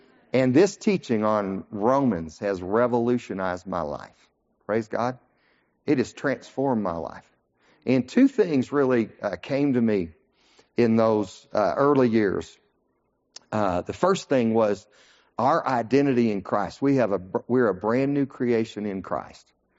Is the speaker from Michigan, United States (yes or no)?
no; Lamar, Colorado, United States; Andrew Womack came to my hometown, Lamar, Colorado in 1978.